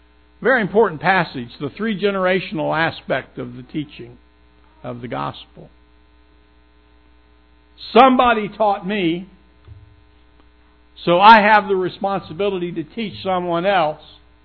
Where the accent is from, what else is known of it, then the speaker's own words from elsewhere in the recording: Waynesville, United States; Now, when I grew up in Waynesville, 70 years ago when Glenda knew me